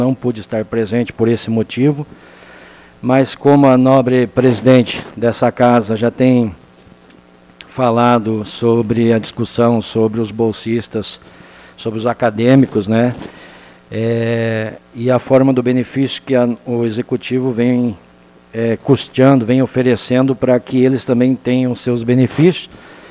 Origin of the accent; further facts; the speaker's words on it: Rio Grande do Sul, Brazil; nós estamos em plena Semana Farroupilha, e hoje, expressivamente, dia 20 de setembro, lá no meu estado, comemora-se o Dia do Gaúcho, né?